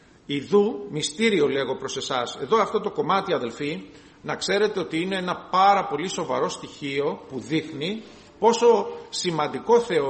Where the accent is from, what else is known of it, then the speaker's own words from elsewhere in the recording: Greece; εμείς σαν χριστιανοί και ειδικά σαν Έλληνες έχουμε το προνόμιο να διαβάζουμε αυτό το λόγο στα ελληνικά